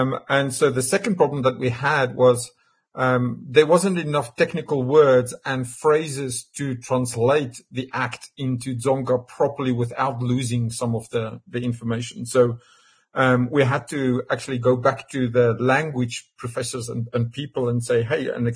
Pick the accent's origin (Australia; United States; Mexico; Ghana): Australia; also born or lived in Singapore; And even I'm classed as Singaporean, although I'm Australian, because I lived in Singapore just before I moved here.